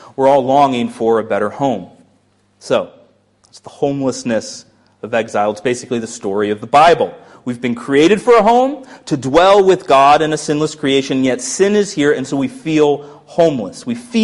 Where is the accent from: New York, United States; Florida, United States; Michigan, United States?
Florida, United States; I grew up in Florida, where it's a lot hotter, and you'd go to the beach.